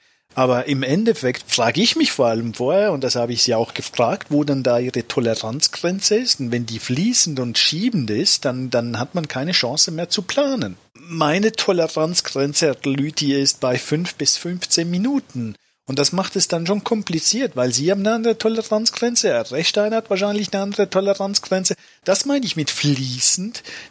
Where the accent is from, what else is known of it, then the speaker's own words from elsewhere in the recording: Switzerland; weil ich bin halt auch in der Schweiz aufgewachsen.